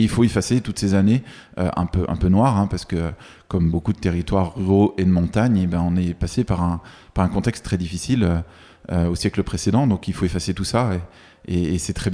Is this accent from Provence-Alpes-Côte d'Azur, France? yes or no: no; Saint-Étienne, Auvergne-Rhône-Alpes, France; born there; je suis né à Saint-Étienne. J'ai des attaches sur le département de la Loire, sur les monts du Forêt aussi.